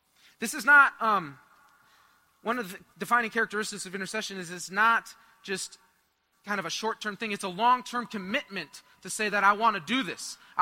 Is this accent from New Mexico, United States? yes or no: no; Michigan, United States; I don't know why I said y'all. I'm from Michigan.